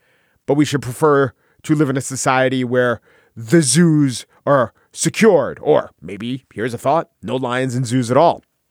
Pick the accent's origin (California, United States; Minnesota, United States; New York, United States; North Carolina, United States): New York, United States; but also from my home state, New York.